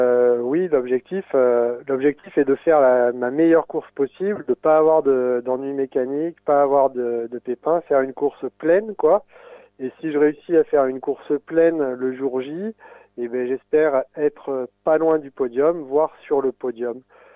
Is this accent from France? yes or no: yes; Auvergne-Rhône-Alpes, France; moi, je le connais encore mieux puisque je suis d'Auvergne